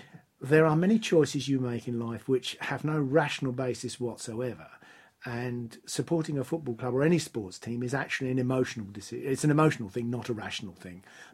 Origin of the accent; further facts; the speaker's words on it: London, United Kingdom; I was brought up in London. That was after my father's retirement that we moved. I'm essentially a Londoner, or I am a Londoner. And it's a moot point whether I'm North London or East London. We grew up within sound of the Arsenal football stadium.